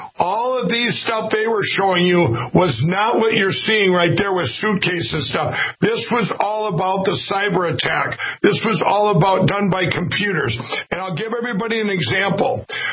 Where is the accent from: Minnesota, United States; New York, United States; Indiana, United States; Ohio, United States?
Minnesota, United States; You could take my home state of Minnesota